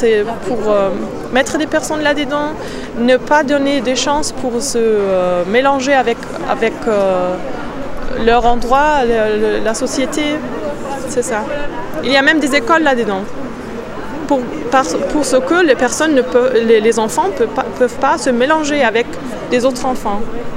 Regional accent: Germany; French is a second language; now in France; je viens d'Allemagne et maintenant je fais un stage dans la CIMAD.

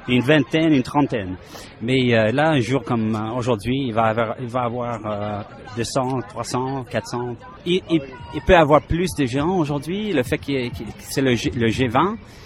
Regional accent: Toronto, Ontario, Canada; also born or lived in Montreal; j'habite à Toronto, je suis né à Montréal, mais en fait, je vis ici depuis presque toute ma vie.

